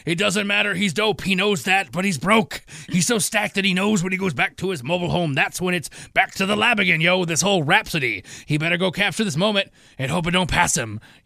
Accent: Michigan, United States; I'm glad, that I got this because I am from Michigan, so of course I'm

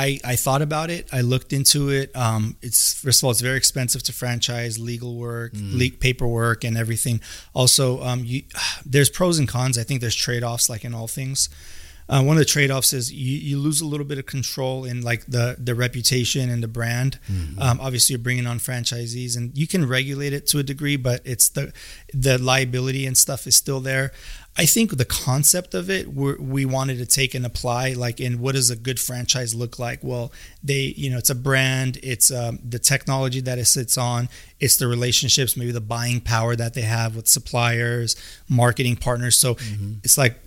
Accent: United States; So like my parents, everyone speaks fluent Russian. I don't, because I grew up in America.

